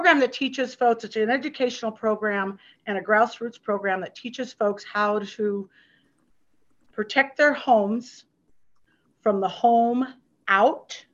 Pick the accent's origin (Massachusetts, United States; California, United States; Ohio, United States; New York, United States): California, United States; Born and raised in Placer County, very, very, very familiar with wildland fires and the fire service.